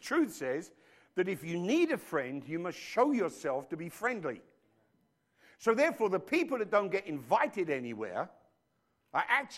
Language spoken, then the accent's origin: English; London, United Kingdom; born there; I was born in London.